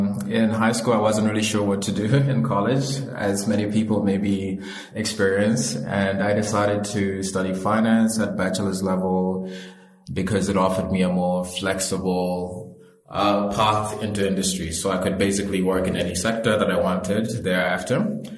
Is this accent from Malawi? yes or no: yes; Malawi; So I come from Malawi, which is one of the poorer countries on the continent.